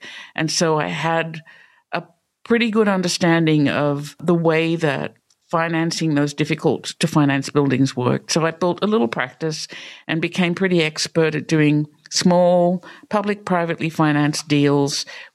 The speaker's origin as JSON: {"language": "English", "country": "Australia", "tie": "born or raised there", "moved": "as an adult", "lives_now": "Pittsburgh, United States", "said": "I don't have a Pittsburgh accent, right? So I I grew up in Australia and came to the United States to do a master's in New York and unexpectedly ended up in Pittsburgh"}